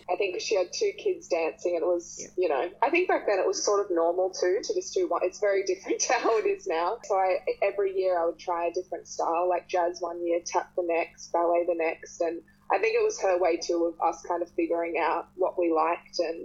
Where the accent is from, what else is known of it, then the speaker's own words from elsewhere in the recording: Byron Bay, New South Wales, Australia; I grew up in Byron Bay